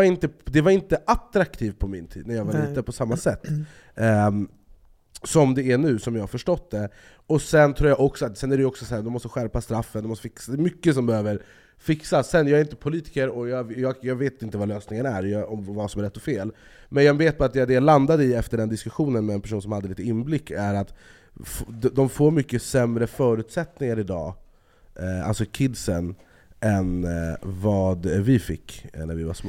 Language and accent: Swedish; Jordbro, Stockholm County, Sweden; Och där jag är uppvuxen i Jordbro så är det ju mycket som händer.